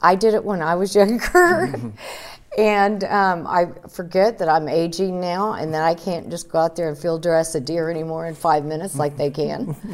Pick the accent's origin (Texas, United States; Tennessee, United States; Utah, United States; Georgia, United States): Texas, United States; And growing up in a small town, we're from San Saba County.